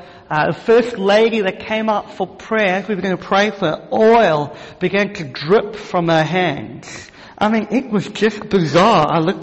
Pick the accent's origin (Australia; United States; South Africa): South Africa; And I want to say our nation, I'm from South Africa, has been blessed already